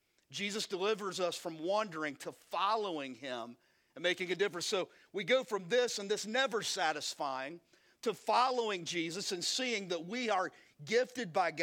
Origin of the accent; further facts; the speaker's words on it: Kentucky, United States; Man, we are from Eastern Kentucky, so give me some break, man.